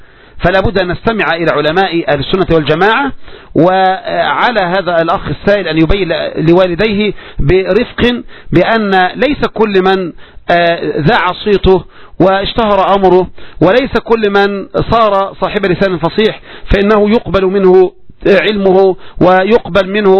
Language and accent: Arabic; Egypt; وعلى المهم الإخوة إذا أرادوا يعني دراسة السنة عندنا في مصر